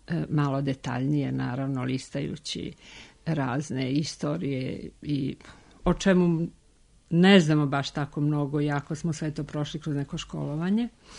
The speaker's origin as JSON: {"language": "Serbian", "town": "Rožaje", "country": "Montenegro", "lives_now": "Belgrade, Serbia", "said": "Ja sam iz Rožaja."}